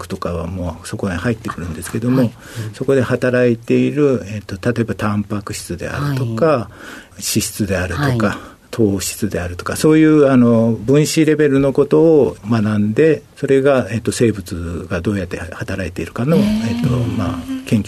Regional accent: Koga, Fukuoka, Japan; 福岡県の古賀市になります。

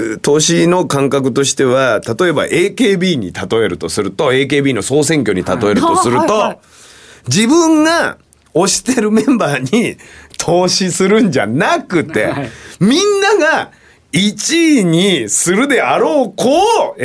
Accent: Aichi, Japan; まあ僕の地元の愛知県の企業ですから

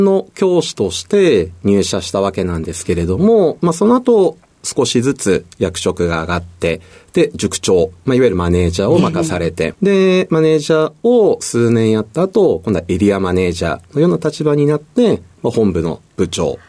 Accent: Ota, Gunma, Japan; 早稲田ゼミの創業と同じ群馬県の太田市となります。

